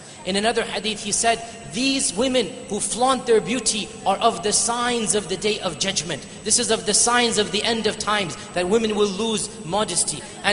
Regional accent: United States; I come from America, that's where I live, that's where my home is, that's where my family, everybody is there.

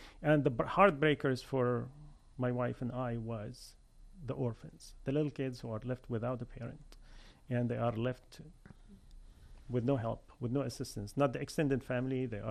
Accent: Damascus, Damascus Governorate, Syria; English is a second language; while I was growing up in Damascus

